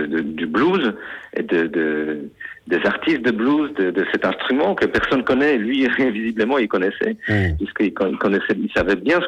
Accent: Poland; now in France; m'était inconnu parce que j'ai grandi en Pologne.

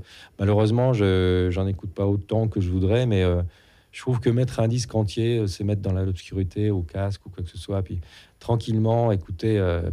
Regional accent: Cherbourg, Normandy, France; J'ai grandi à Cherbourg.

